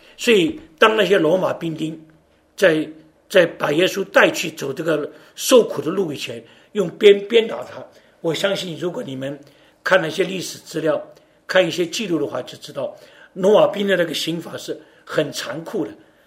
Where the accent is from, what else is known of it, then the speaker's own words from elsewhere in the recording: China; 很简单的，我们中国人办事情，讲两句话就讲完了